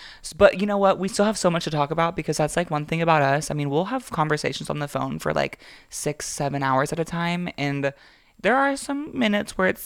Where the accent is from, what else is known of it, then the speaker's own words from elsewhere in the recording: Florida, United States; Like, you know, I grew up in Florida, the South as well.